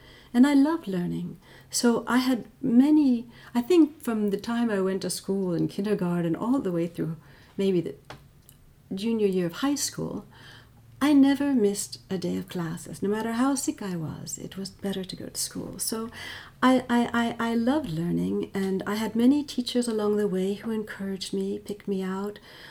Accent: Mamaroneck, New York, United States; born there; I was born in Mamaroneck, New York, my father was a mechanical engineer

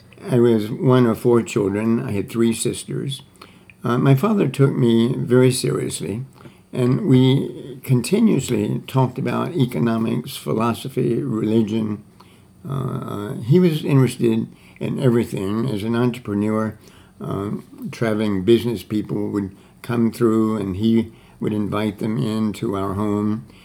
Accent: Anniston, Alabama, United States; I grew up in Anniston, Alabama, a very small provincial town, a post-Civil War industrial city in Alabama, in the northeastern part of Alabama. It was not in the Cotton Belt.

